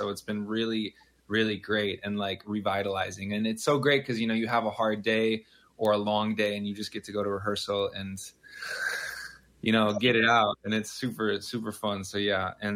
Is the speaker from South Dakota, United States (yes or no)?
yes; South Dakota, United States; I am originally from South Dakota. I'm Oglala Lakota